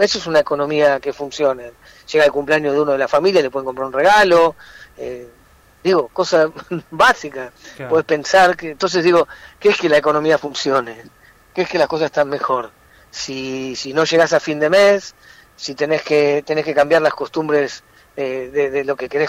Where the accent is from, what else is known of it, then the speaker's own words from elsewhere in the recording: Argentina; creo que somos más los argentinos y argentinas que no creemos que el Estado es una organización criminal que hay que pulverizar